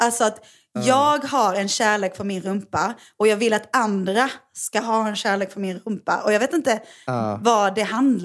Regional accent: Åhus, Skåne, Sweden; det känns jättekul att du är i mina hemtrakter.

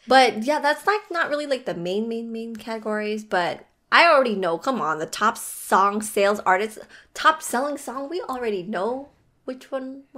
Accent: Philippines; if you guys don't know yet, I am Filipino

